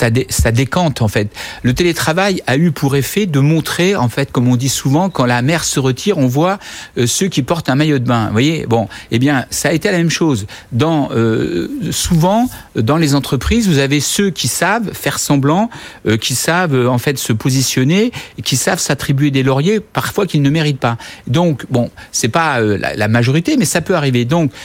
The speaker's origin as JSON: {"language": "French", "region": "Grand Est", "country": "France", "said": "Par exemple, moi, dans les Vosges, je viens des Vosges, on distribuait du rotin, du bois pour faire des chaises."}